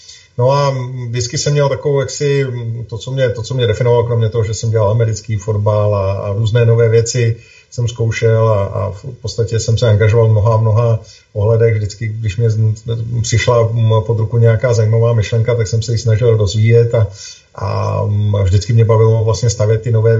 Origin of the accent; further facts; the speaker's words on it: Hradec Králové, Hradec Králové Region, Czechia; moved away as an adult; Narodil jsem se v Hradci Králové, tam jsem chodil na základní školu i na gymnázium, pak jsem odešel do Prahy na právnickou fakultu